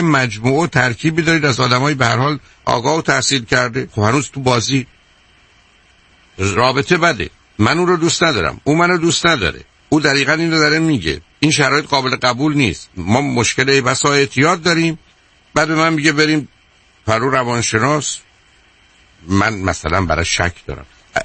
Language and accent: Persian; Iran; moved away; من الان 37 سال از ایران بیرون آمدم،